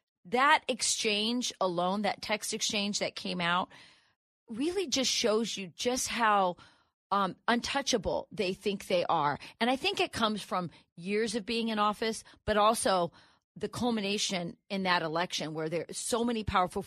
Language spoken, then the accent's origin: English; Wisconsin, United States; And by the way, I'm from Wisconsin. Everyone in Wisconsin understands what happened with the Zuckerbucks in Wisconsin.